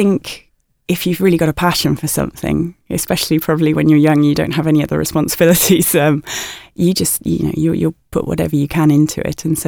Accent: Wales, United Kingdom; When I was growing up in Wales, I lived very near a beautiful mountain called Skerrid Hill.

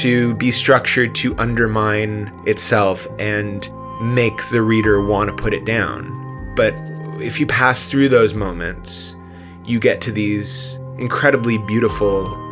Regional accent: London, Ontario, Canada; I went to a bookstore in my hometown of London, Ontario

